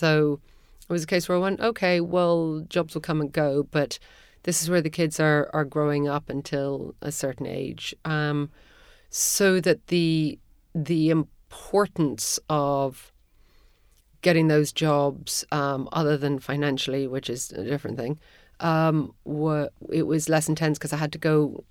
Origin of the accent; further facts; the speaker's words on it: Ireland; also born or lived in United Kingdom / United States; because I obviously I grew up in Ireland and I've lived in the UK and I've lived in the US